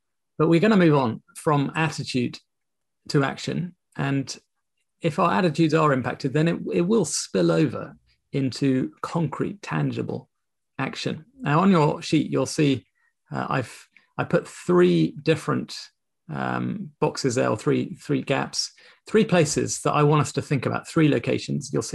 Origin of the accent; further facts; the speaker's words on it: St Helens, North West England, United Kingdom; Yeah, of course, we're not into the prosperity gospel because we're from St. Helens. We're really sound.